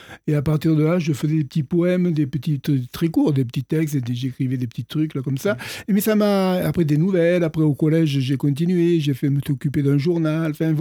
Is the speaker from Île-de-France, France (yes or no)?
no; Nîmes, Occitanie, France; also born or lived in Calvisson; Je suis originaire de Nîmes et j'habitais Calvisson.